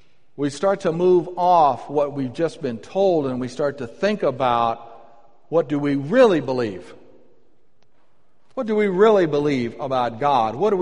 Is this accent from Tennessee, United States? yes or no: no; Birmingham, Alabama, United States; born there; I'm a Southerner, born in Birmingham, Alabama. You play … I will stand up and salute.